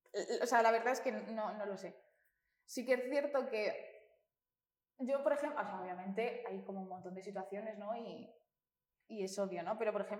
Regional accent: Castilla-La Mancha, Spain; also born or lived in Madrid; yo soy de una aldea de Cuenca y a mí me gusta no ir corriendo a los sitios

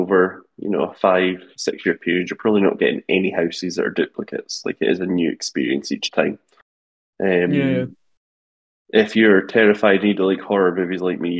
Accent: United Kingdom; because I'm like miserable, like a miserable British person? Or is it because... Or is it because like we're from Europe

